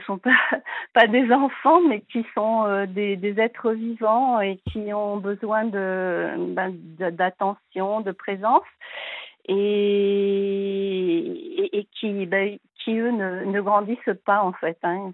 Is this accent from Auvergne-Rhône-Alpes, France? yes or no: no; Normandy, France; born there; Donc, moi, je suis née en Normandie, mais je suis née sur la presqu'île du Cotentin. Et là, nous étions partis à 100 km de Paris, donc autour de Vernon, Évreux. Enfin, on a beaucoup, beaucoup déménagé.